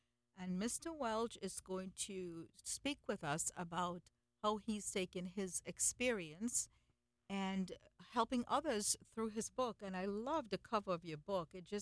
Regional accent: India; But, you know, I'm Indian, and we cry a lot

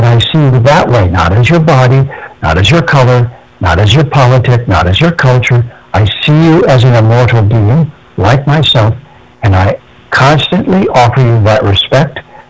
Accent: Detroit, Michigan, United States; I was born in Detroit, Michigan, and I was raised there.

